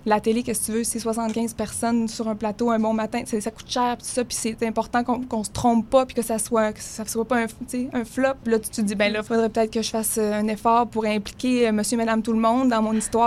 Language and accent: French; Saguenay, Quebec, Canada; also born or lived in Charlevoix; je viens du Bas-Saguenay. Moi, j'ai été dans Charlevoix, puis j'ai grandi au Saguenay